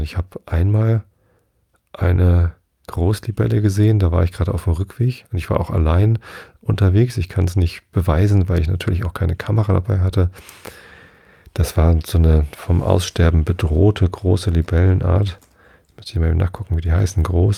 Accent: Wistedt, Lower Saxony, Germany; Ich bin ja in Visted aufgewachsen.

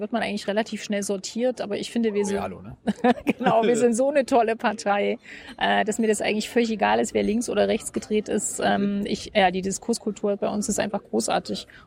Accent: Gera, Thuringia, Germany; Aber so wie ich das als Kind in Gera schräg fand, wenn unsere Flüsse ständig rot oder blau von der Modedruckfarbe waren

